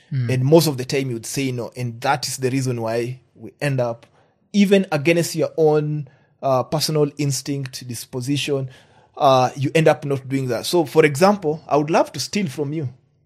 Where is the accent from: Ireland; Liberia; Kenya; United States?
Kenya; Matayos, Busia County; Like I come from Busia, Matayos.